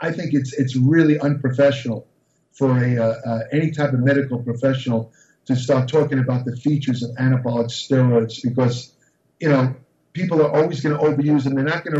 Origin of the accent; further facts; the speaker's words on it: New York, United States; He was from Boston area. I was from New York.